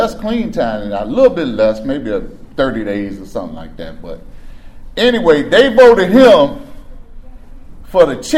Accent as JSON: {"language": "English", "town": "Chicago", "region": "Illinois", "country": "United States", "also_born_or_lived": "Fort Washington, Maryland", "said": "I'm from Chicago originally. Moved to D.C. in 94, moved to Maryland, I'm sorry, Fort Washington, Maryland in 94. I lived here from 94 to 04."}